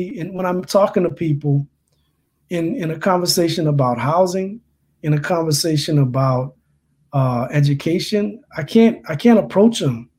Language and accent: English; Louisiana, United States; And so I think for me, the experience of growing up in Louisiana, which wasn't a union-rich state